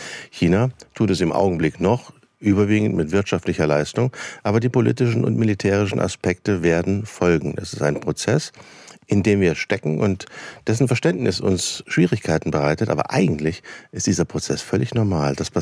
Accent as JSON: {"language": "German", "region": "Saarland", "country": "Germany", "lives_now": "Berlin, Germany", "said": "Ich komme aus dem Saarland und habe mich einmal quer durch die Republik bewegt, berufsbedingt, versteht sich. Aber ich fühle mich in Berlin tatsächlich außerordentlich wohl"}